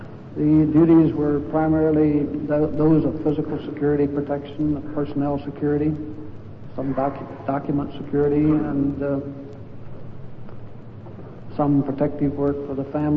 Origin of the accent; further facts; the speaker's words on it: Waurika, Oklahoma, United States; born there; I was born in 1924 in Waurika, W-A-U-R-I-K-A, Waurika, Oklahoma.